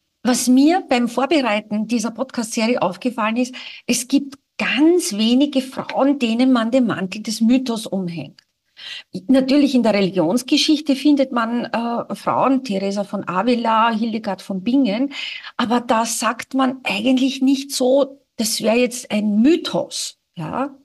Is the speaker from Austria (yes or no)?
yes; Austria; als Österreicherin